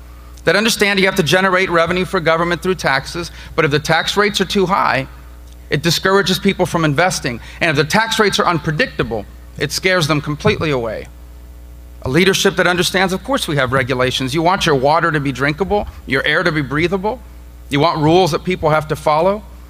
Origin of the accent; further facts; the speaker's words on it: Florida, United States; And I gather this from talking to a lot of people in my home state of Florida.